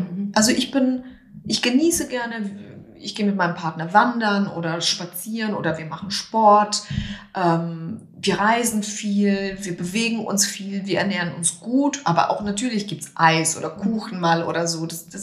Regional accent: Poland; German is a second language; Ich bin in Polen aufgewachsen, im Garten meines Großvaters.

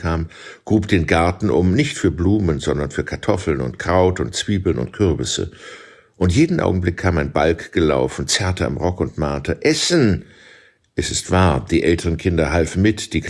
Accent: Wierzbowce, Ivano-Frankivsk Oblast, Ukraine; Mein Heimatdorf heißt Wierzbowsze auf Polnisch, Wierzbowitz auf Jiddisch und Werbowice auf Ukrainisch. Es liegt neben Seroka.

